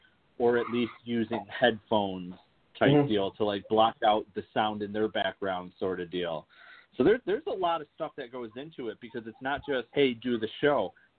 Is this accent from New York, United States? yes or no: yes; Oswego, New York, United States; It's a local company here in my hometown.